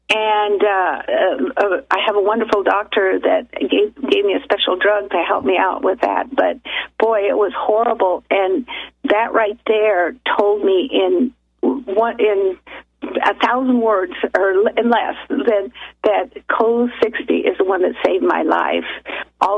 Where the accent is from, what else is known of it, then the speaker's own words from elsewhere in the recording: Colorado, United States; now in Arizona, United States; Oh, actually Colorado, but I have a lot of friends from Texas, so...